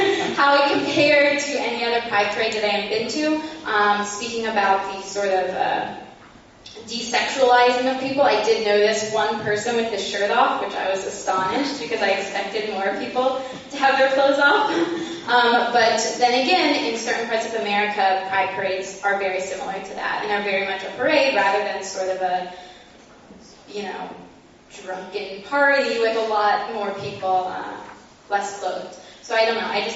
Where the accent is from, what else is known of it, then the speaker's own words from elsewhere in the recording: Texas, United States; now in Sofia, Bulgaria; I'm an English teacher here at the Hebrew School in Sofia, and I'm from the United States.